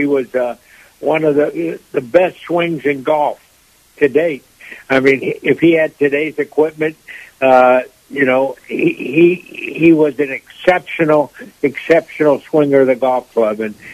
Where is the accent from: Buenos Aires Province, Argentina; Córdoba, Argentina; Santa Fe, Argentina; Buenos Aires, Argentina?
Córdoba, Argentina; he designed a golf course in my hometown where I grew up in Argentina. And it's a magnificent golf course in the mountains of Cordoba, Argentina.